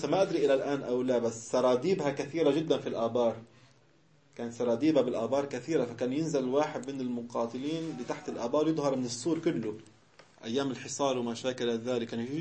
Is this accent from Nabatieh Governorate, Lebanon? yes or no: yes; Tibnin, Nabatieh Governorate, Lebanon; قرية في الجنوب اسمها شقرة. تبنين قريتي جنبها في قرية اسمها شقرة.